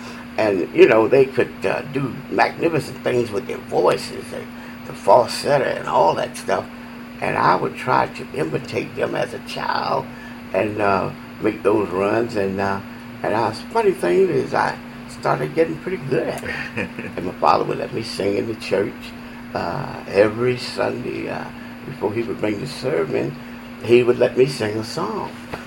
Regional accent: Georgia, United States; Georgia is the main thing. We come from Georgia.

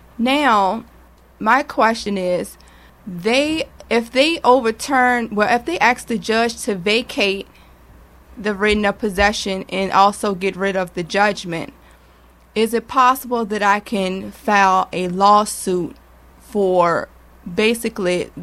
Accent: Chesterfield County, United States; I'm from Chesterfield County.

